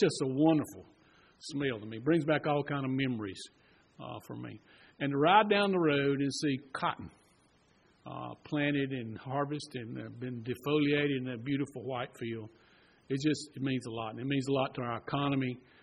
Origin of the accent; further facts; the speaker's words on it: Unadilla, Georgia, United States; now in Cochran, United States; Now, Terry told you that I was raised over in Unadilla, and he said, "Don't hold that against me."